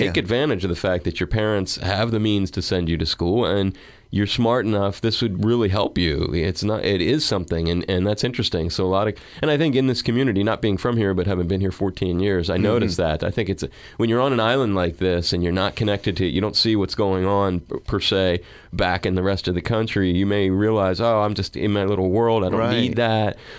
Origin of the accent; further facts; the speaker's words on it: Philadelphia, Pennsylvania, United States; I mean, I grew up in the Philly area, but I went to school in Boston.